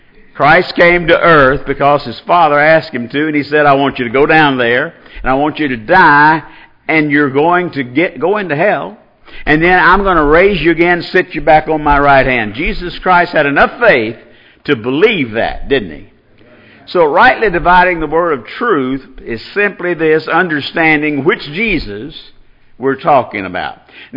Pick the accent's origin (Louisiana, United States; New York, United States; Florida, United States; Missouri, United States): Louisiana, United States; Well, see, but I'm from North Louisiana, remember?